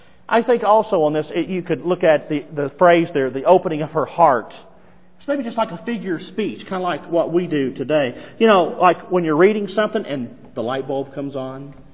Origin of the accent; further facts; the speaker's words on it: Indiana, United States; which we're all from Indiana, so there's not any oceans around here.